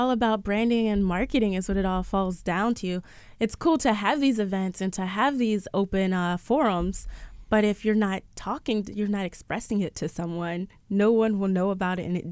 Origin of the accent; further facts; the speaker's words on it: Braddock, Pennsylvania, United States; Growing up there, I got to see